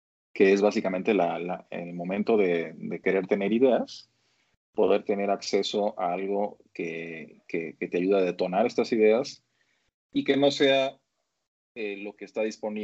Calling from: Mexico City, Mexico; En la Ciudad de México.

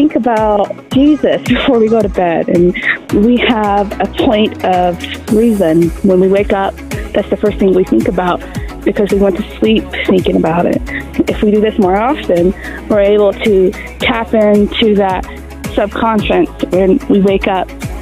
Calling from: New Mexico, United States; New Mexico.

